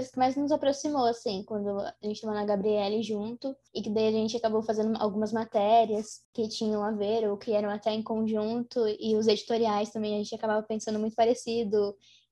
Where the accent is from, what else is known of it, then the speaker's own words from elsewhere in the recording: Brazil; coisa dá errado é porque eu sou brasileira, gente.